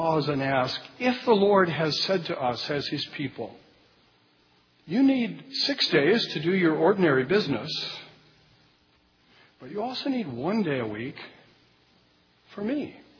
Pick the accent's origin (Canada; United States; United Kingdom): United States; California; I must say, as a Californian, I have been shocked.